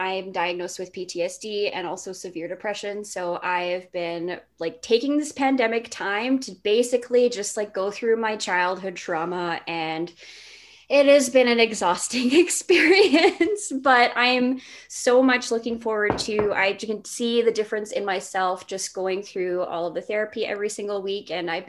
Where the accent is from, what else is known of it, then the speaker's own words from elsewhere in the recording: Winnipeg, Manitoba, Canada; born there; I was born in Winnipeg. My family comes from Red River, actually from a small Métis village up north of Winnipeg called St. Ambrose.